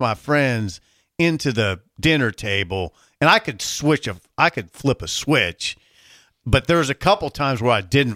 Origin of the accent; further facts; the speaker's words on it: Columbus, Ohio, United States; I grew up in Columbus.